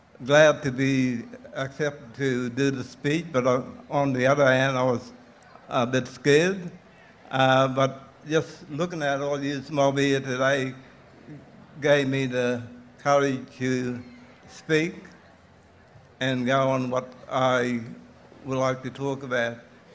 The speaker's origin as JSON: {"language": "English", "town": "Yarrabah", "region": "Queensland", "country": "Australia", "tie": "born or raised there", "said": "However, we, growing up in Yarrabah, I found it like, I used to come across from Yarri to the KSI for about 3 months until my father got a job on Palmer Island."}